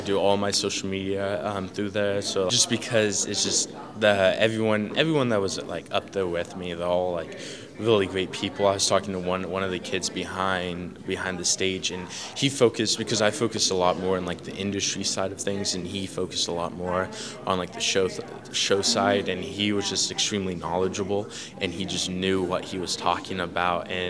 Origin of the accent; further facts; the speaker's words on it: Madera, California, United States; I'm from Madera, California.